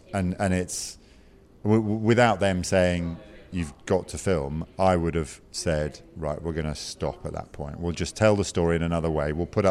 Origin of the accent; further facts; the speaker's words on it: United Kingdom; And that's as an outsider, as a British person going in, you're like, oh, what difference does that make?